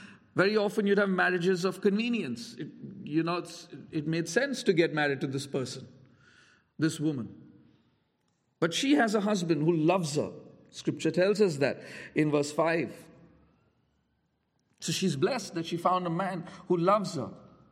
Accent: India; I'm from India

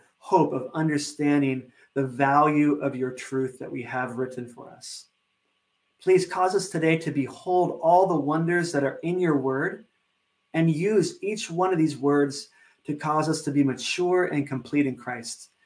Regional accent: United States; Now, obviously, I'm not from around here, not a local. So as an American

